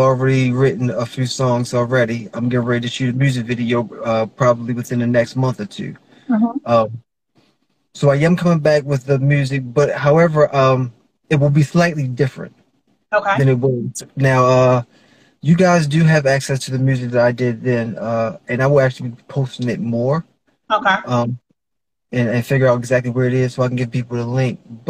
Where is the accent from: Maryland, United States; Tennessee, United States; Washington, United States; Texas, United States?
Maryland, United States; Baltimore; I am from Baltimore, Maryland. Baltimore is a great city. Baltimore is a very challenging city as well. But I love it. I grew up in the streets of Baltimore.